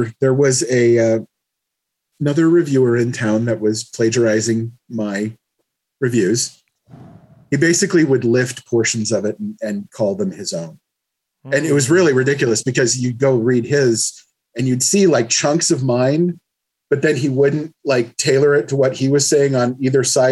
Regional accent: New York, United States; I'm from New York, and so I know that it's okay.

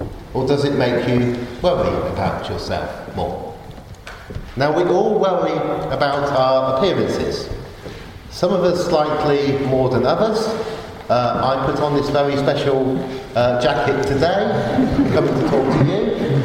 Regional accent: Oxford, South East England, United Kingdom; Now, I was brought up in Oxford, and if you were brought up in Oxford in the 1980s, the set text for O-level English was Down and Out in London and Paris.

